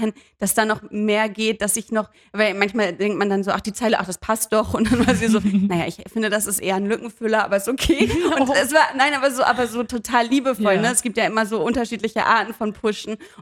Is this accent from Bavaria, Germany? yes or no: no; Hamburg, Germany; und dann am nächsten Tag in Hamburg in meiner Heimat.